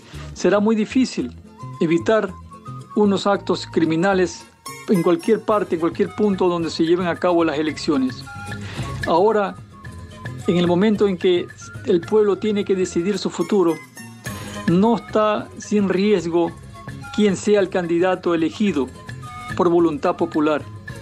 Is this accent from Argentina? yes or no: no; Ecuador; moved away; ¿Qué podemos pensar nosotros como ecuatorianos, quienes viven en el país, nosotros que estamos fuera del país